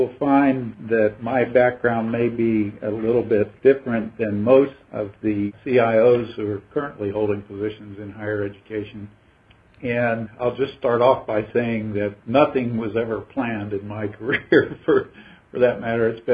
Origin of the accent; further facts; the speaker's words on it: Morgantown, West Virginia, United States; I grew up in West Virginia and grew up in a college town in Morgantown, West Virginia.